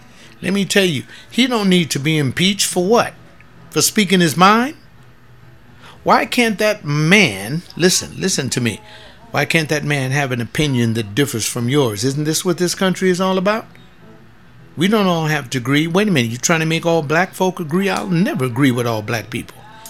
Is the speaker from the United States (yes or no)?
yes; United States; I am an American. Now, what that means is that my country comes first. I'm a black man.